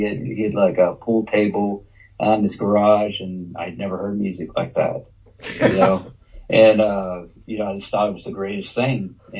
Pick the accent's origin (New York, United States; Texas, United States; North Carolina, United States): Texas, United States; Dallas; I was born and raised in Dallas, Texas.